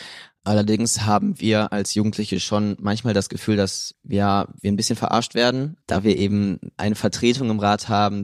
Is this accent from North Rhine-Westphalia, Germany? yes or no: yes; Münster, North Rhine-Westphalia, Germany; Ich komme auch aus Münster